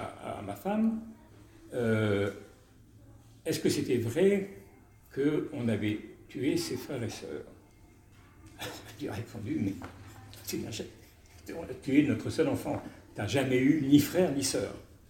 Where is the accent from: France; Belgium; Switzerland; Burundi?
France; Bordeaux, Nouvelle-Aquitaine; born there; Et ma mère de la Silésie polonaise. Mais moi, je suis né en France, à Bordeaux, juste après-guerre. J'ai été éduqué comme juif